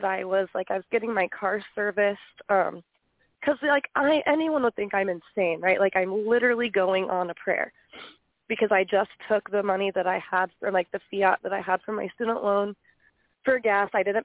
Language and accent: English; Colorado, United States; because I'm from Colorado, and our mountains are very much different than the mountains in Pennsylvania.